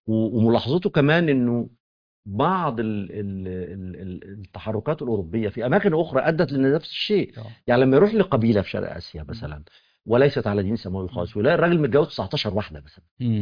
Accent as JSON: {"language": "Arabic", "country": "Egypt", "said": "وفي مثل عندنا في مصر، يعني هو مثل وقح شويه بس مفيد"}